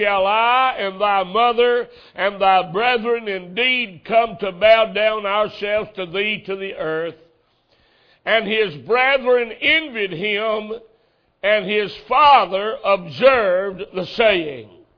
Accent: Alabama, United States; I'm from Alabama, originally. I'm from Alabama, and I got up there

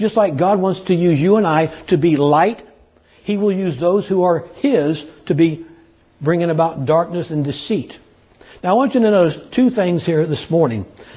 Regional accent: Texas, United States; But we're from Texas, so we say y'all too, right?

